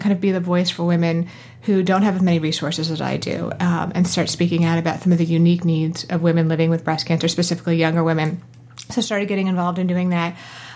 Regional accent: Maryland, United States; I am a Marylander, born and raised, and spent my whole life in Maryland

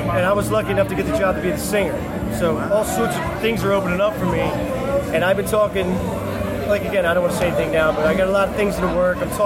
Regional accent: Philadelphia, Pennsylvania, United States; we come from Frankfurt, some neighborhoods in Philadelphia

